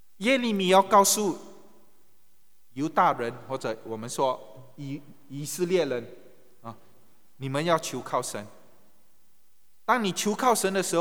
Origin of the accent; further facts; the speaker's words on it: Singapore; 我们都是中国人，但我生长在新加坡